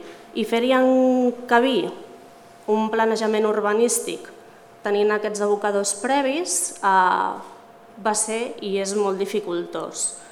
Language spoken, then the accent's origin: Catalan; Cerdanyola del Vallès, Catalonia, Spain; sóc veïna de Cerdanyola des de que vaig néixer. Duc unes quantes canes, però sóc bastant jove.